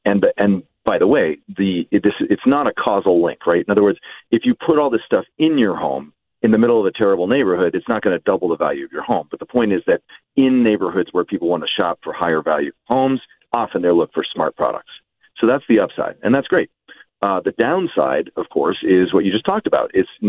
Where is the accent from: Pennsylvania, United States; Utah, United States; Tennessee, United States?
Utah, United States; according to Vivint, which is a smart home device maker in Utah, my home state, Park City, where I live when I'm not in Cambridge